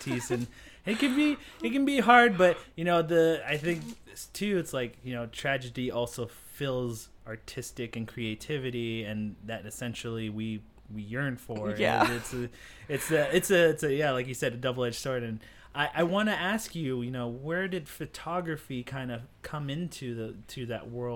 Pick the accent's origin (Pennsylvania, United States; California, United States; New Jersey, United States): Pennsylvania, United States; Philadelphia; I went from growing up in Philly to moving out here, but I didn't get Phoenix. I got I got the rural reservation.